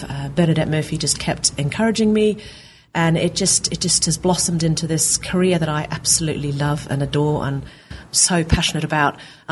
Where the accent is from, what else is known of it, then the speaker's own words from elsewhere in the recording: Norway; I grew up in Norway, and my grandmother was a New Zealander, and so my great grandfather was a New Zealander. My mother's a Kiwi and New Zealander. But I grew up in Norway.